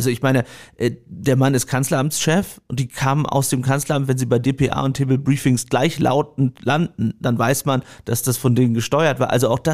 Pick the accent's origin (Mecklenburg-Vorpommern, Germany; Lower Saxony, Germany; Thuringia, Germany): Lower Saxony, Germany; born there; ich komme aus Ostfriesland, gebürtig